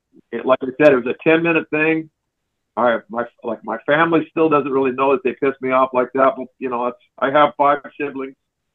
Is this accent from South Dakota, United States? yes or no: yes; Deadwood, South Dakota, United States; born there; I was born in Deadwood.